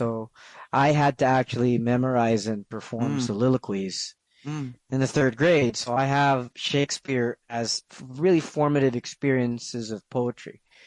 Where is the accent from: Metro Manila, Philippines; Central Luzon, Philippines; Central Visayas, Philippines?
Metro Manila, Philippines; Manila; first language English; I'm born and raised in Manila, so that's the city. In the Philippines, and my first language was actually English. My parents decided to raise me in an English-speaking household, knowing that as soon as I step outside of it, I'll be speaking Filipino, or what the dialect is called Tagalog.